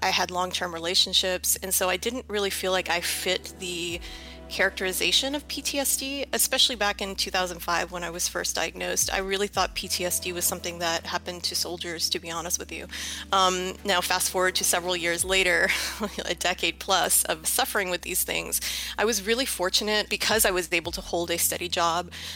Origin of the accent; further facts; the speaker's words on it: New Orleans, Louisiana, United States; I'm from New Orleans, Louisiana.